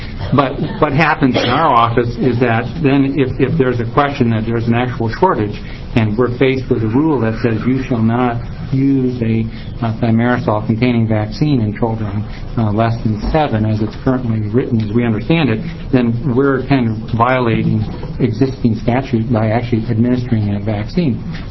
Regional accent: Salem, Oregon, United States; I'm a pediatrician from Salem. I represent the Oregon Medical Association and the Oregon Pediatric Society.

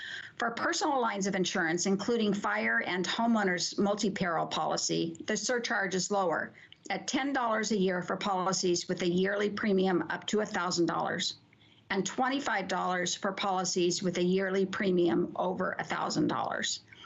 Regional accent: Ashland, Oregon, United States; My hometown, Ashland, is 9th.

